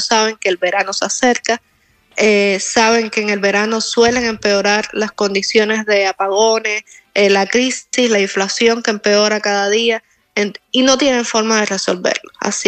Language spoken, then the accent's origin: Spanish; Havana, Cuba; Yo soy de La Habana